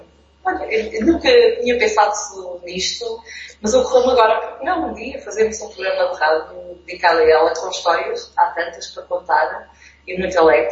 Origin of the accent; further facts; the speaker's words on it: Ílhavo, Aveiro, Portugal; Ok, eu sou de Ilho, mas também estou inserida numa região que se chama Aveiro.